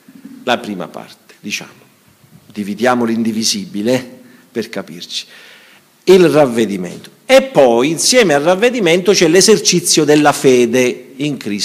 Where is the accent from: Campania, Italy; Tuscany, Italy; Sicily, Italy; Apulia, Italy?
Apulia, Italy; Bari; io vengo dal sud, dal sud vero, qui già siete un po' centro, io vengo da Bari.